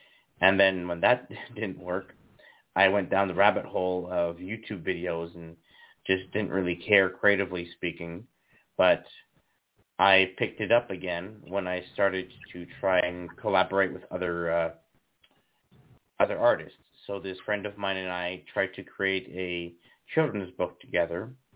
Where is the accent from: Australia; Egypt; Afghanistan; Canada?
Canada; Abbotsford, British Columbia; also born or lived in Vancouver; I'm from British Columbia, which I am still in this place. I was born up in Vancouver, which is the mainland of where I live. And then when I was about three, my dad got a job down in Abbotsford, which is in the lower mainland, and we basically live now in Aldergrove.